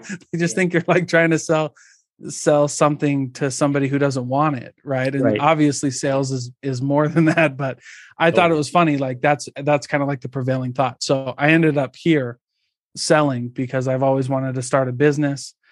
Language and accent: English; Midwest, United States; I grew up in the Midwest.